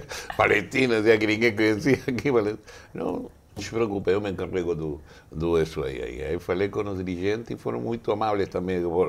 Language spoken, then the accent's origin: Portuguese; Chile; Portuguese is a second language; now in Brazil; E aí eu, como chileno, não atendi.